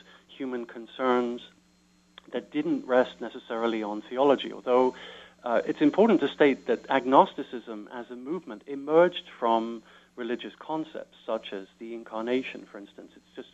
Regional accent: London, United Kingdom; when I was growing up in London in the 60s

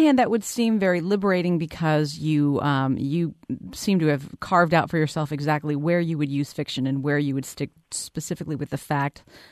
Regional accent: El Paso, Texas, United States; I'm from El Paso, so I was happy

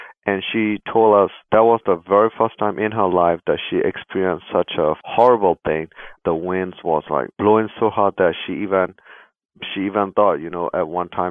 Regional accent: Myanmar; Being born and raised in Burma, I know how the military government of Burma operates.

